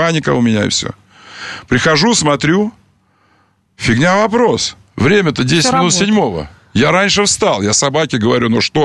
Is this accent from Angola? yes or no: yes; Angola; first language Portuguese; Russian is a second language; Ну, мы оба из Анголы, с португальским языком.